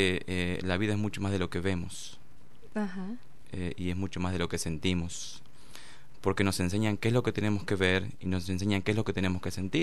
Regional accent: Argentina; moved away as an adult; soy original de Argentina, pero dejé mi país cuando era muy joven, 19 años aproximadamente.

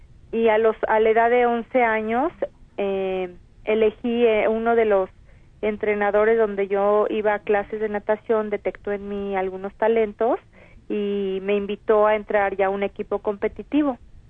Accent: Mexico; te puedo decir que en mi país, aquí en México

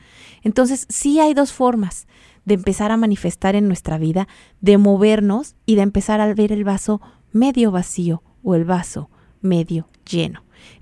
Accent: Mexico City, Mexico; aquí me sale lo chilanga, pero pues de ahí soy del DF.

